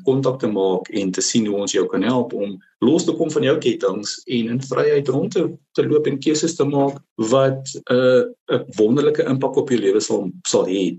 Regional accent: Western Cape, South Africa; ons het in die Kaap groot geword

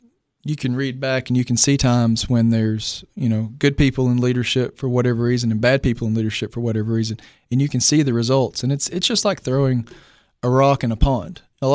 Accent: United States; Jackie and Susan Bray, they're from Clay County. I'm actually from Clay County.

